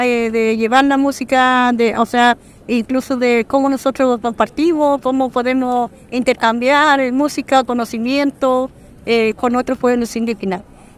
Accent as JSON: {"language": "Spanish", "region": "Araucanía", "country": "Chile", "said": "Yo vengo de Chile, vengo de la zona de la novena región, región de la Araucanía. … soy mapuche, orgulloso de ser mapuche. Y pertenezco a este pueblo indígena"}